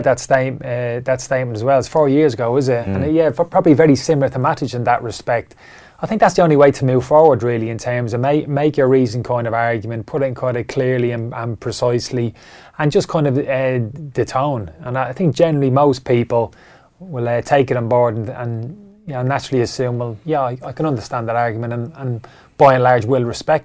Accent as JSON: {"language": "English", "country": "Ireland", "lives_now": "United Kingdom", "said": "in terms of my situation being an Irish man"}